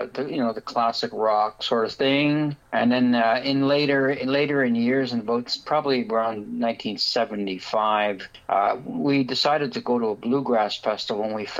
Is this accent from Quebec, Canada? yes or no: no; Toronto, Ontario, Canada; also born or lived in Ottawa; We grew up in, I was born in Ottawa, and we grew up in Toronto, though.